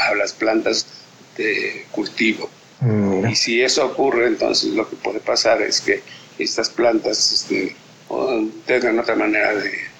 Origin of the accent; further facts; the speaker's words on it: Mexico; es una responsabilidad que tenemos no solamente como mexicanos por tener una riqueza enorme de este tipo de plantas